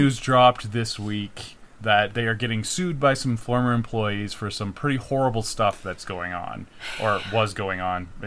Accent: Fernie, British Columbia, Canada; I grew up in Fernie, that is correct.

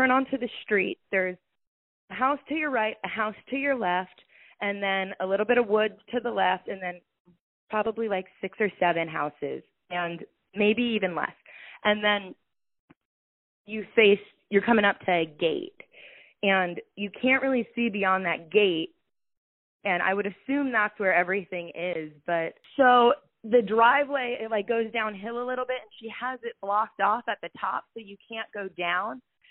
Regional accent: Florida, United States; okay, so I'm from Florida.

